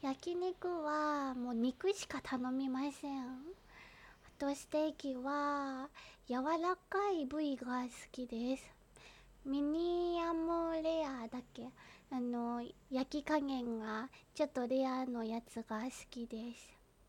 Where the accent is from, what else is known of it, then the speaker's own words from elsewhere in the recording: Kanagawa, Japan; 出身地は神奈川です。